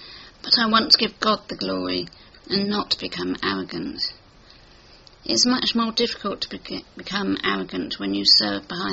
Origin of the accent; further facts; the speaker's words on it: England, United Kingdom; But being English, I could be the winner of MasterChef, and I would have to reply, well, I'm not a bad cook, or something similar.